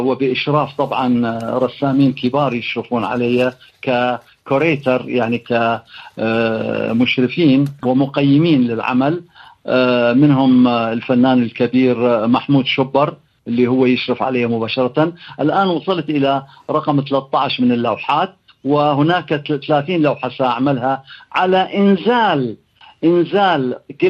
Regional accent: Jalawla, Diyala Governorate, Iraq; moved away as an adult; also born or lived in Baghdad; now in Paris, France; جلولاء اللي هي مدينتي الصغيرة اللي هي صاغت طفولتي، وبعدين اجيت الى بغداد صاغت مراهقتي وفترة الجامعة، وبعد ذلك اجيت الى باريس في 1977 وأمضيت فيها 27 عاما

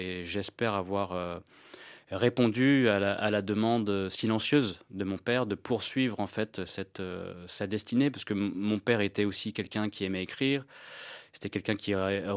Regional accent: France; moved away as an adult; j'ai passé 25 ans de ma vie depuis ma naissance en France. J'ai un amour pour mon pays, c'est mon pays, et je n'ai aucun problème à parler mes origines tout en assumant le fait d'être français.

